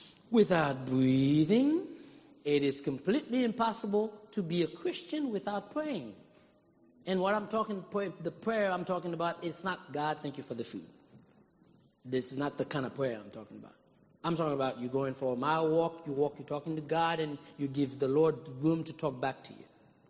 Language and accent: English; Haiti; That's how I grew up in Haiti.